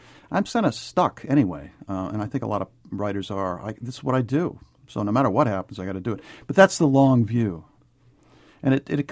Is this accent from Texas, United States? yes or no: no; New York, United States; accent: New York; also born or lived in Kentucky; absorbed some of Kentucky, too, as one always does from a place. But I won't. You know, when I get tired or angry, the New York comes out in my voice. My accent comes back.